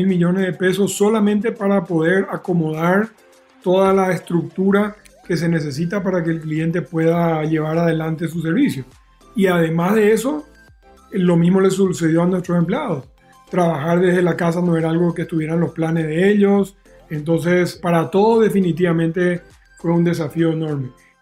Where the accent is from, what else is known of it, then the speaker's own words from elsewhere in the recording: Paraguay; Imagínate, yo soy paraguayo, toda mi familia en Paraguay.